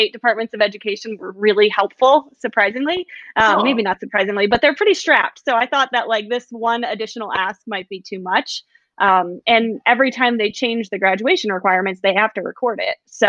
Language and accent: English; Pennsylvania, United States; also born or lived in New Jersey; So I'm actually from the East Coast. I was born in Jersey and I grew up in Pennsylvania my entire life.